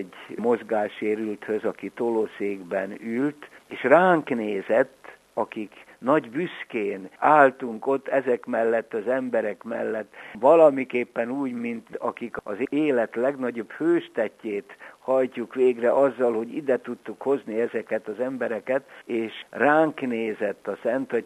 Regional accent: Budapest, Hungary; én Budapestről jöttem Magyarországról

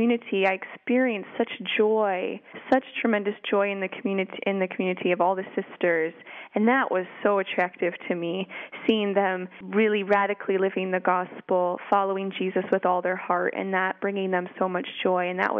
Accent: United States; moved away as an adult; now in Leeds, United Kingdom; but I do find that being an American here

